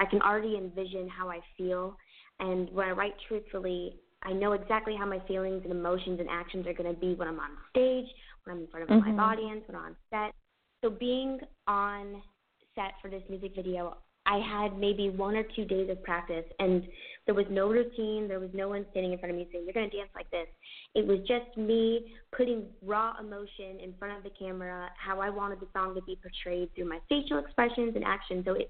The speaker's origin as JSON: {"language": "English", "country": "United States", "said": "and all around the country here in my home country, the United States, which is Canada's best friend."}